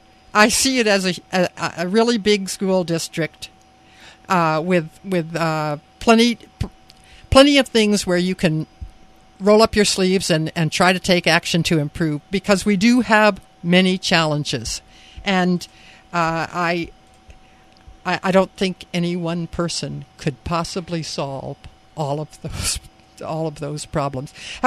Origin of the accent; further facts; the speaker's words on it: California, United States; I grew up in California, and when I was a girl in the California public schools, they were the best in the country.